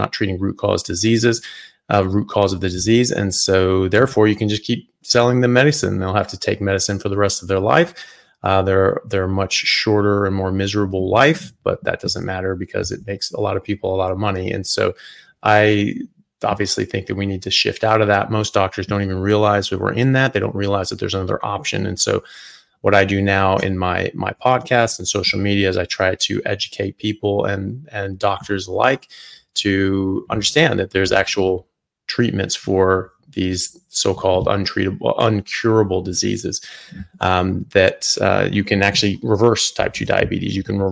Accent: United States; now in Australia; Well, I'm an American medical doctor and physician. I work currently in Australia in neurosurgery, and I have a practice in metabolic medicine.

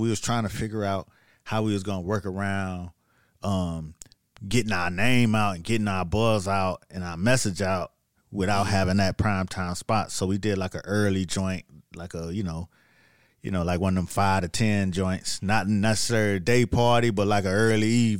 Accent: Miami, Florida, United States; now in New York, United States; you know, I'm from Miami. Like, I'm only been in New York about 2 years now. It's only my second winter, you know.

